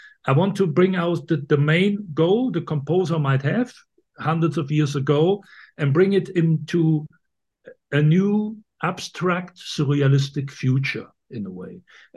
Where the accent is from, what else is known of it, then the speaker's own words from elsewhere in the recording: Cologne, North Rhine-Westphalia, Germany; English is a second language; has been shown in a few operas in Cologne, in my hometown Cologne, and in Düsseldorf, in the Ruhr area.